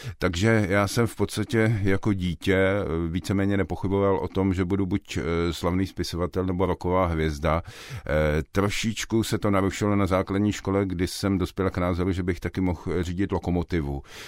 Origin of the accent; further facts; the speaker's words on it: Prague, Czechia; born there; Já jsem se narodil v Praze v roce 1962.